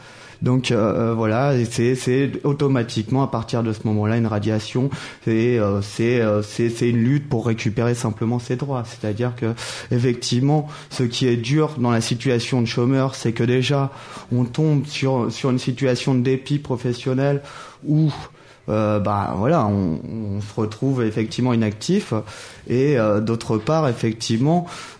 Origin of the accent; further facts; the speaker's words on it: Paris, Île-de-France, France; Je suis parisien.